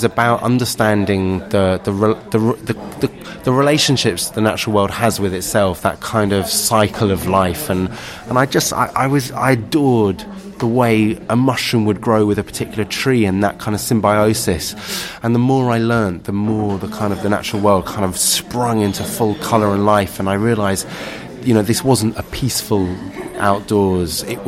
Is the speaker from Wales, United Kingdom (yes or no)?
no; London, United Kingdom; I grew up in London in this kind of, you know, malaise melting pot of everything and anything, but I don't come from Britain. I'm an Eastern European Jew who's kind of arrived in this country with my own culture